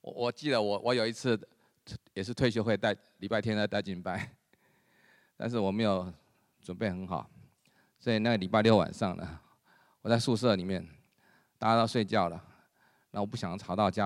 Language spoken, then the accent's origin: Chinese; Guangdong, China; 你的普通话比我的广东话好太多了，虽然我是广东人。